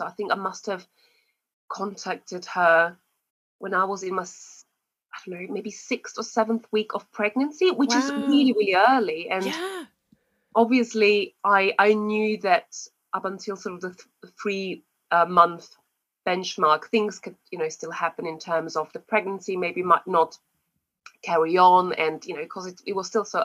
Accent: Austria; now in United Kingdom; And I'm from Austria, but I've lived in the UK for 17 years.

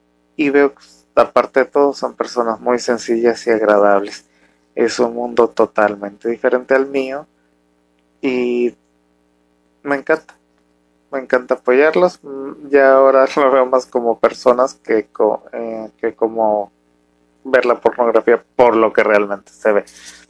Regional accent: Mexico; Es una faceta que yo como persona, un mexicano, con familia muy tradicional

